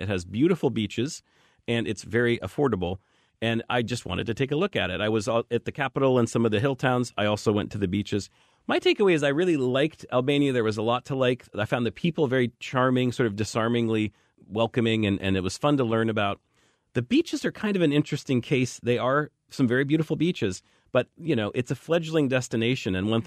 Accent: United States; And as an American, I felt like it's busy, but where are all the Americans, you know?

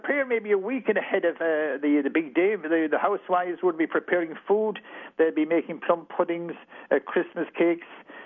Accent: Cork, Munster, Ireland; now in Dingle, Ireland; Well, of course, I'm an exile in Dingle. I'm from Cork originally, but I'm in Dingle now with nearly 45 years.

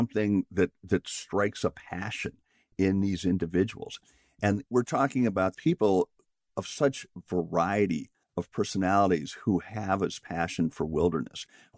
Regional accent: Wisconsin, United States; I was sort of raised with that I grew up in Wisconsin.

